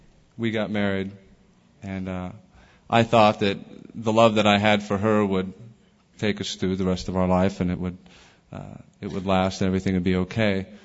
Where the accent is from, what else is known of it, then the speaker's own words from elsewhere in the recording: California, United States; growing up in California, it was going surfing in the morning and getting high before school